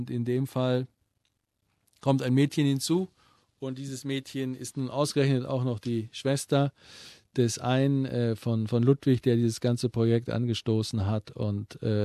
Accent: North Rhine-Westphalia, Germany; ich bin aufgewachsen in der Nähe dieser Autobahnbrücke über dem Ruhrtal, wo die A52 drüber geht, die Essen und Düsseldorf verbindet.

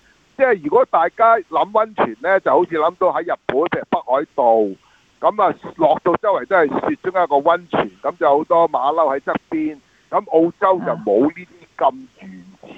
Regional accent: China; now in Australia; 因为我中国人

